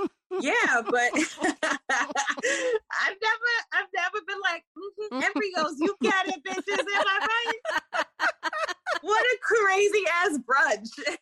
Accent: New Jersey, United States; I'm from Jersey. LOL. Shout out.

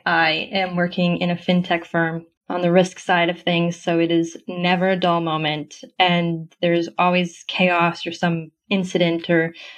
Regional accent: Canada; now in Amsterdam, Netherlands; Well, I'm in Amsterdam. So to give kind of a perspective on the internationalness there, except I'm originally from Canada.

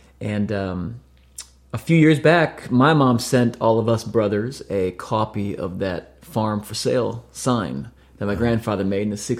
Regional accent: Iowa, United States; And I grew up in Iowa. My family all still lives in Iowa.

